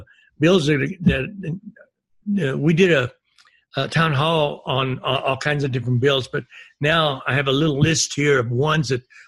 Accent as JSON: {"language": "English", "town": "Trinidad", "region": "Colorado", "country": "United States", "tie": "born or raised there", "said": "I came from Trinidad, Colorado for 25 years. That's where I was raised, primarily in a Hispanic area."}